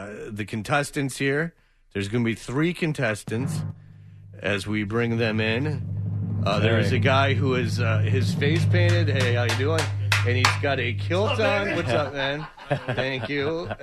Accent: Detroit, Michigan, United States; Now, I am not a Patriots fan, and I grew up in Detroit, Michigan, which means I saw probably three Patriots games throughout my youth.

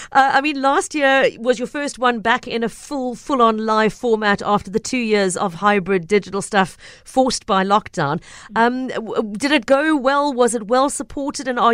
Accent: Gqeberha, Eastern Cape, South Africa; it used to be when I was growing up in the Eastern Cape

